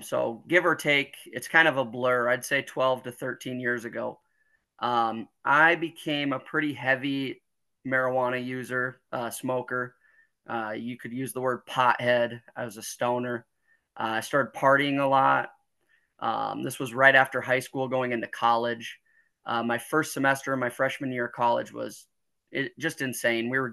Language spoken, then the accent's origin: English; Sioux City, Iowa, United States; I live in Iowa in the Midwest of the United States. Just a good old Midwestern boy, born and raised in Sioux City